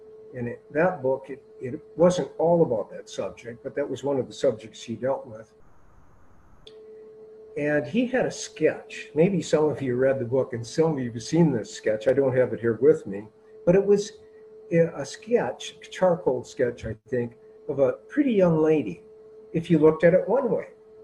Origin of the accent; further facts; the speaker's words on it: Midwest, United States; I grew up in the Midwest, and I remember migratory geese too.